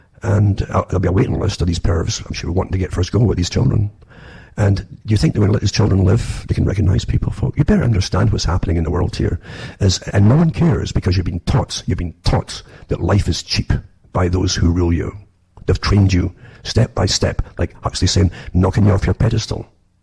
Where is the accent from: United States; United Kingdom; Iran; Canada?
Canada; Ontario; from Ontario, Canada, and it's good night